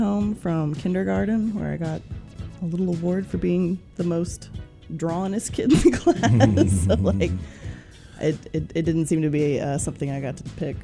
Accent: Memphis, Tennessee, United States; I am. Born and raised in Memphis. Yeah, been here my whole life.

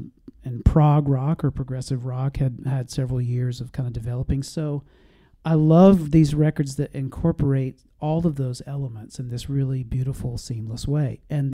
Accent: Mississippi, United States; I'm from Mississippi. So to hear that this record has some roots in Jackson, Mississippi just takes it over the top for me.

